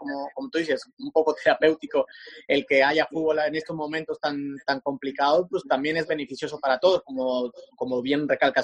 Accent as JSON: {"language": "Spanish", "country": "Mexico", "said": "Yo lo pongo de ejemplo en mi país, ¿no? México"}